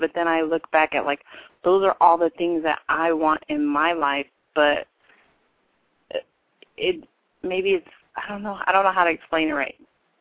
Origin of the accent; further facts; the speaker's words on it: San Diego, California, United States; I'm from San Diego.